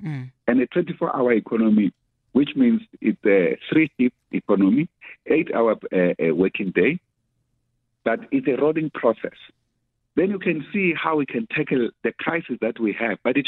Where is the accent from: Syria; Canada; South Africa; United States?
South Africa; They don't have to look at us as communists, because we are South African nonetheless.